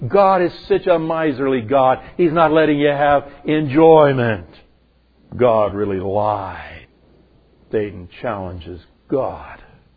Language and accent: English; Arizona, United States; Now, I grew up here in Arizona.